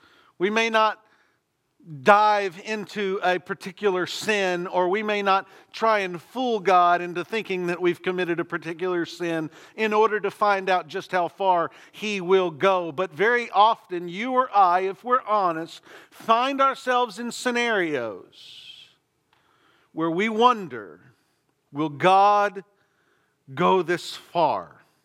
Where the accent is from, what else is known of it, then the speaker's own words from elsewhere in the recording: Texas, United States; They called me because they know I'm from East Texas.